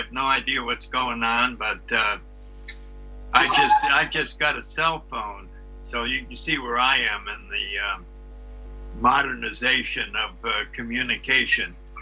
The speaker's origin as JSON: {"language": "English", "region": "Connecticut", "country": "United States", "tie": "born or raised there", "said": "I grew up in Connecticut, up in New England, and the one thing we knew up in New England was that we were smarter than the rest of the country."}